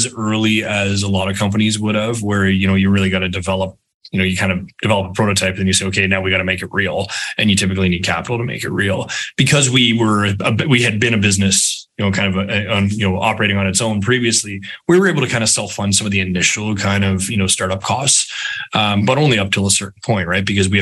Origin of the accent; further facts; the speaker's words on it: London, Ontario, Canada; every time I'm on the phone with a VC and they say, hey, I'm from London, they're like, oh, that's amazing. I'm like, not that one, right?